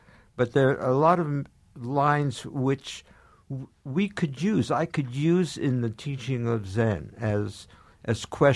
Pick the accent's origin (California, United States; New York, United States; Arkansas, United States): New York, United States; New York City; born there; Well, I'm of Jewish heritage. I was born in Brooklyn